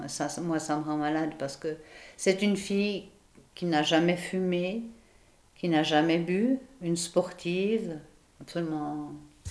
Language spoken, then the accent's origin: French; Boudry, Neuchâtel, Switzerland; also born or lived in Colombier; fait, je suis née à Boudry et puis mes parents sont venus habiter avec leur bébé.